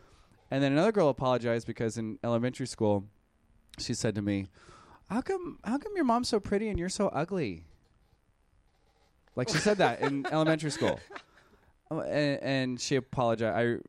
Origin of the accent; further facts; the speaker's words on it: Anaheim, California, United States; I came from Anaheim, which kind of could be a fat city